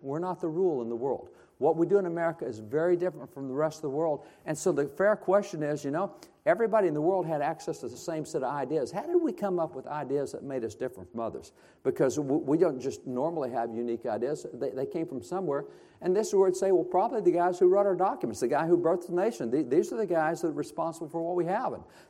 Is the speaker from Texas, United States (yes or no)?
yes; Texas, United States; I'm a cowboy from Texas, really simple life.